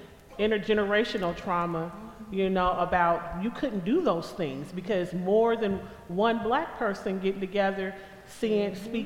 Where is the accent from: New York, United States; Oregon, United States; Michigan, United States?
Oregon, United States; Portland; I was born and raised in Portland. This is a predominantly white city, getting even whiter.